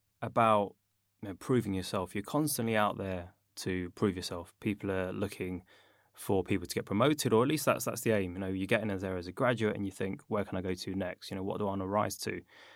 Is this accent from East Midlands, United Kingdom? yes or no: yes; Leicester, East Midlands, United Kingdom; you experienced Leicester on a few occasions, and I was born and raised there and still travel home, what I call home, every few weeks, actually.